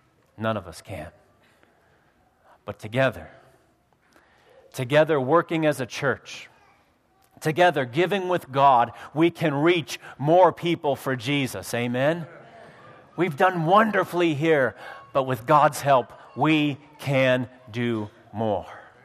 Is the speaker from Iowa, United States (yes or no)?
yes; Iowa, United States; If I have to leave my hometown in Iowa, if I have to leave my friends, if I have to leave my relatives